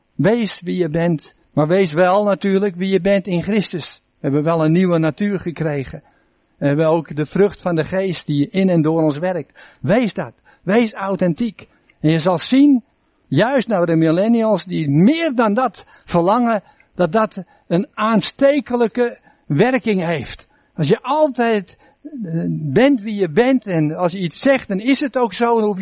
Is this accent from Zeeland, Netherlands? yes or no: no; Amsterdam, North Holland, Netherlands; ik ben ook een Amsterdammer